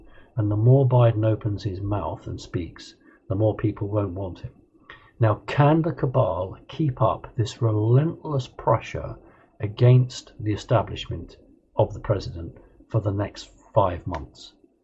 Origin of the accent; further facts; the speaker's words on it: United Kingdom; not just because I'm a Brit